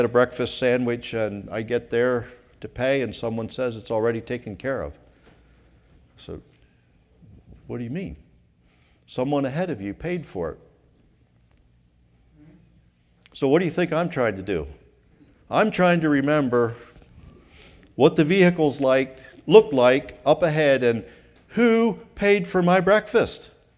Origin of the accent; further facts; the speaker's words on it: West Coast, United States; And I'm from the West Coast, and I had some difficult times in my life in the West Coast